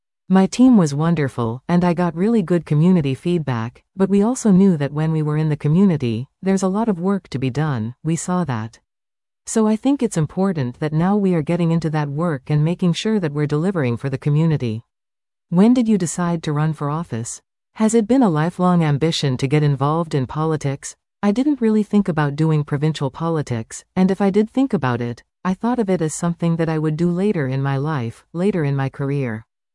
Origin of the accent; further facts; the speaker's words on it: Surrey, British Columbia, Canada; Also, growing up in Surrey for a long time